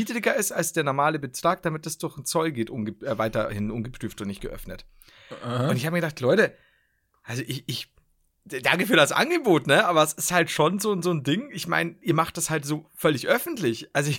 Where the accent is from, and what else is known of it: Bavaria, Germany